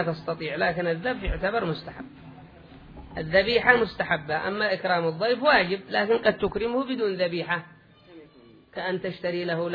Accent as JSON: {"language": "Arabic", "country": "Yemen", "said": "هذا عندنا في اليمن الأحكام الجاهلية"}